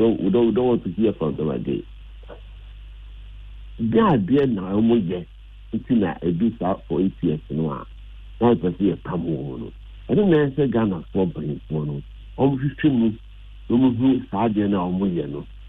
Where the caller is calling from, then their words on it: Accra, Greater Accra, Ghana; I'm calling from Accra.